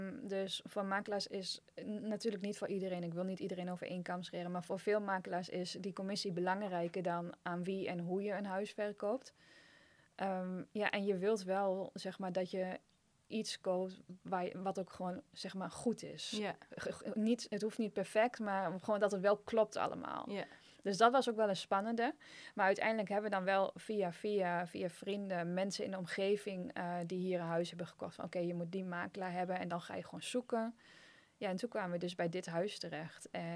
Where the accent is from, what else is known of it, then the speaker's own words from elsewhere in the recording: Enschede, Overijssel, Netherlands; now in Tomar, Portugal; En ja, ik kom uit de buurt van Enschede, voor mij was het ook klein.